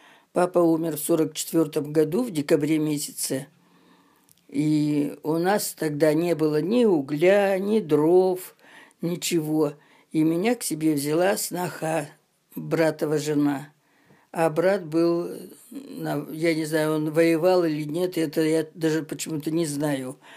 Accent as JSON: {"language": "Russian", "town": "Tyumen", "region": "Tyumen Oblast", "country": "Russia", "tie": "born there", "said": "Я родилась в 1932 году в городе Тюмени."}